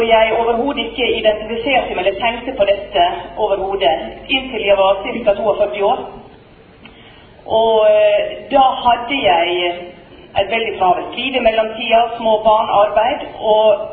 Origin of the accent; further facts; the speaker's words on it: Western Norway, Norway; born there; Det var andre juledag, og jeg er født på Vestlandet, vi skulle på juletrefest.